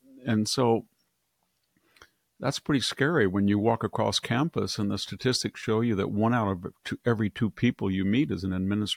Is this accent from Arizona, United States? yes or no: no; Selma, California, United States; I'm from Selma High School, where I graduated, and I have an A average from Selma High School. I think 10 of us went to college out of 250 students, you know, out of Fresno County.